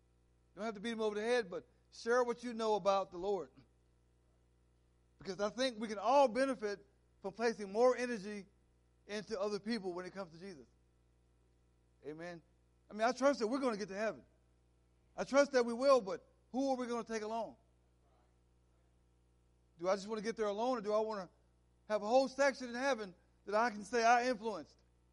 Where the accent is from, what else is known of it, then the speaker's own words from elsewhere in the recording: Dallas, Texas, United States; now in Hopewell, United States; I am, in fact, living in Hopewell, Virginia, but I'm originally from Dallas, Texas, amen? The great state of Texas, where everything is bigger.